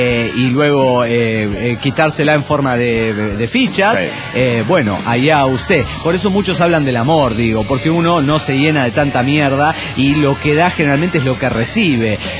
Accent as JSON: {"language": "Spanish", "region": "Puebla", "country": "Mexico", "said": "de Puebla, México."}